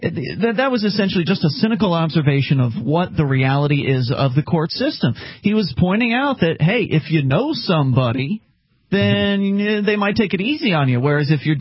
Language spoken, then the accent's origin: English; the South, United States; I'm from the South. We're all from the South.